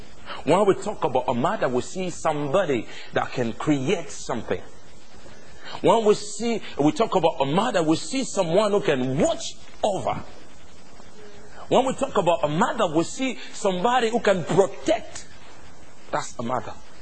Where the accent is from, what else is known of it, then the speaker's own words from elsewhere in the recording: DR Congo; now in Sheffield, United Kingdom; here I'm coming from Sheffield, but I'm not from Sheffield, I'm from Congo. So you would know where I'm coming from.